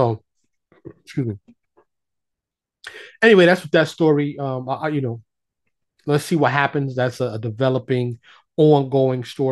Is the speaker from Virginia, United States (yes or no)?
no; New York City, New York, United States; born there; You know, I was born in New York City, major metropolis filled with millions and millions of people